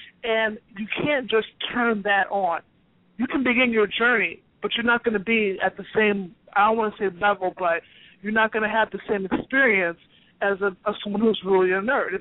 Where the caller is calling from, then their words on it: Washington, District of Columbia, United States; from D.C.